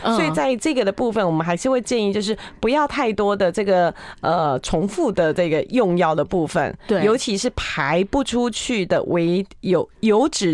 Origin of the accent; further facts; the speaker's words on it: Taiwan; 好，这个是我们台湾人应该算是很经典的问题哈